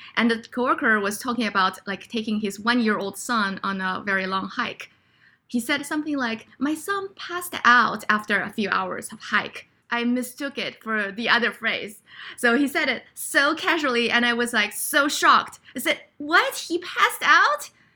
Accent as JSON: {"language": "English", "country": "China", "tie": "born or raised there", "second_language": "English", "moved": "as an adult", "lives_now": "United States", "said": "so I was born and raised in China, and I came to the United States probably about like 9 years ago, and I went to a school in New York, and then like I went to the West Coast to go to work."}